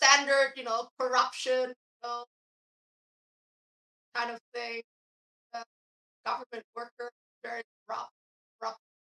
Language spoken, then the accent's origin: English; Vietnam; When I was growing up in Vietnam